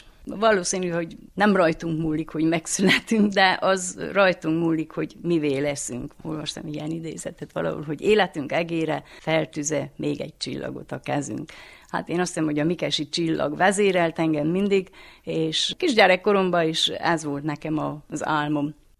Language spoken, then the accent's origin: Hungarian; Zágon, Covasna, Romania; also born or lived in Nagyborosnyó; Zágonba élek, már nagyon rég Nagyborosnyón születtem, gyerekkorom egy részét Nagyborosnyón az anyai nagyszülőkkel is töltöttem